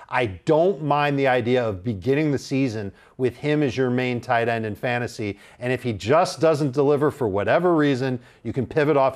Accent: Miami, Florida, United States; and Njoku threatened to give me an uppercut, and we're boys from Miami.

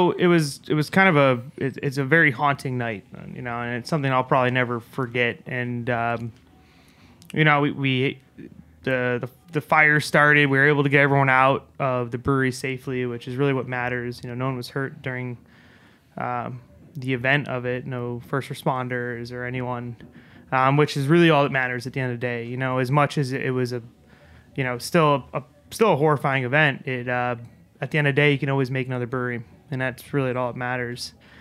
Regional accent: New York, United States; though we're both from New York here.

